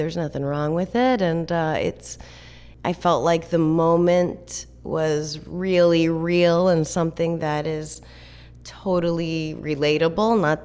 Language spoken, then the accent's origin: English; New Hampshire, United States; Our Town, which I'm from New Hampshire. It takes place in New Hampshire.